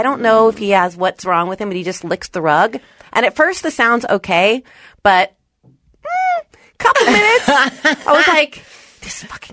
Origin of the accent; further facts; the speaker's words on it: San Francisco, California, United States; I'm not great with a lot of stimulation, but I'm from San Francisco, and my mom took me to Chinese New Year, which is a big thing there.